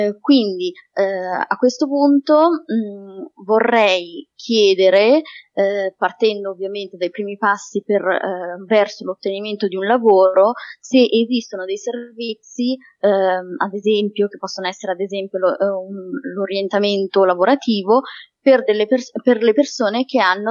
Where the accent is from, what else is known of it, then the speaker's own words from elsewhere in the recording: Milan, Lombardy, Italy; ho 26 anni e sono di Milano.